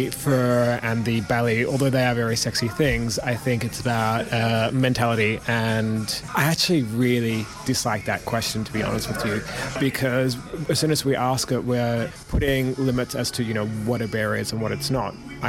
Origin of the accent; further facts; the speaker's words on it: Victoria, Australia; and I'm from Victoria